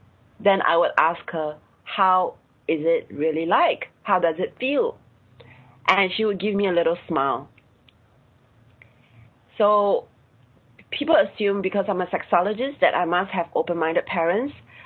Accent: Singapore; I'm a Singaporean Chinese, born and bred in Singapore. Some people assume that I have lived abroad. I have not.

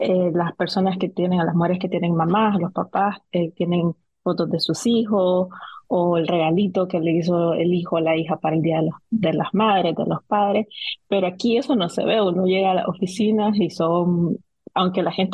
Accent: Masaya, Nicaragua; soy una profesional nicaragüense, mi ciudad es Masaya, en Nicaragua

